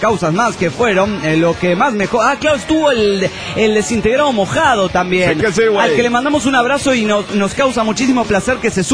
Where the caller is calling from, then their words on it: Guadalajara, Jalisco, Mexico; de Guadalajara, Jalisco, México.